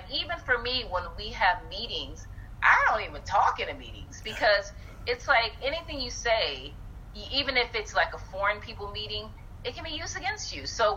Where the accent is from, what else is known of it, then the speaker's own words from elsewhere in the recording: United States; as an American, if we know the laws and the rules for